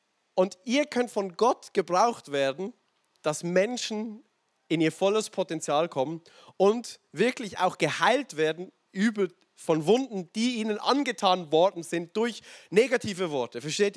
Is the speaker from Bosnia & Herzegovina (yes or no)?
no; Switzerland; Also bei uns in der Schweiz gibt es so ein Sprichwort